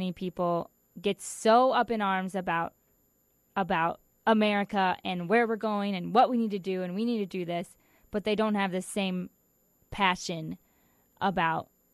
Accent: United States; Because we're American.

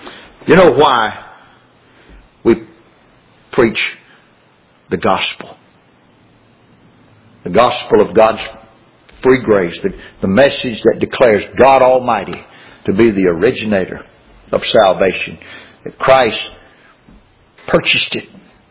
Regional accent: Louisiana, United States; I remember as a kid, growing up in South Louisiana.

